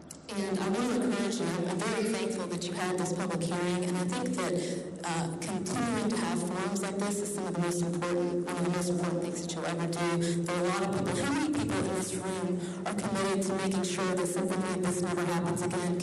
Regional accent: St. Albans, West Virginia, United States; I was born and raised in St. Albans, about a mile away from the Bayer Crop Science facility.

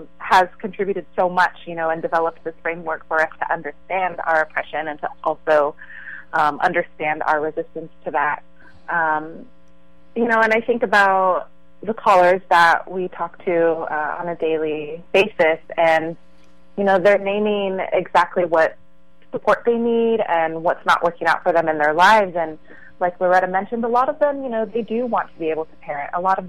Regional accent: California, United States; I grew up in the Central Valley, and there isn't a lot of reproductive health care services out there.

